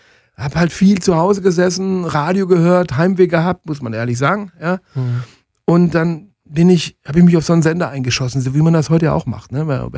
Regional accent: Germany; Ich hatte natürlich einen Nachteil, weil ich war ja aus Deutschland.

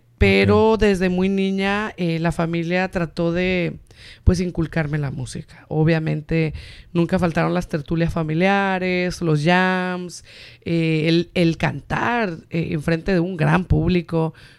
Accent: Guamúchil, Sinaloa, Mexico; moved away as an adult; now in Mexico City, Mexico; soy sinaloense, soy norteña. Nací en Guamúchil, Sinaloa.

